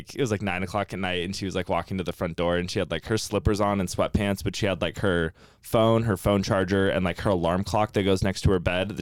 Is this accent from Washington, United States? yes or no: yes; Seattle, Washington, United States; born there; I was born in Seattle and that's where my parents met and like lived for a while or whatever.